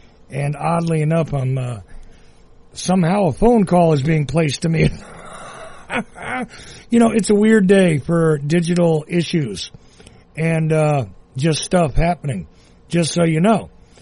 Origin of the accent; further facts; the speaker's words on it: Northeast, United States; since I am from the Northeast and I've been told I talk too fast